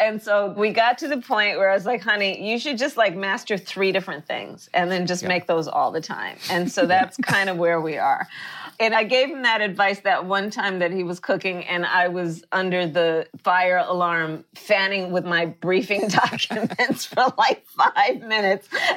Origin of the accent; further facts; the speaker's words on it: Oakland, California, United States; born there; I mean, Giants, but A's, you know, I was born in Oakland.